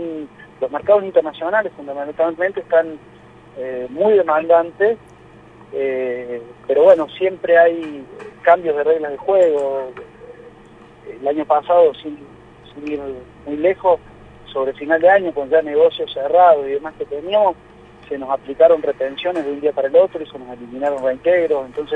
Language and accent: Spanish; Córdoba, Argentina; moved away; si bien soy cordobés, hace ya una década y media que estoy afincado en Entre Ríos, ya la tomé como propia.